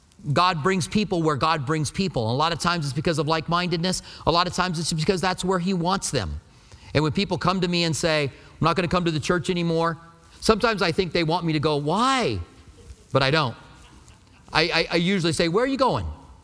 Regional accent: Albuquerque, New Mexico, United States; moved away as an adult; now in Tucson, United States; I grew up in Albuquerque. I'm like, I don't care if they have palm trees or not. And we came to Tucson and we began to do the study here.

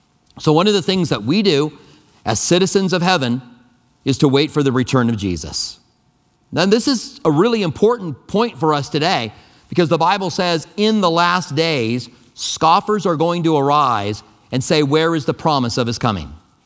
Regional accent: United States; First of all, that I'm an American.

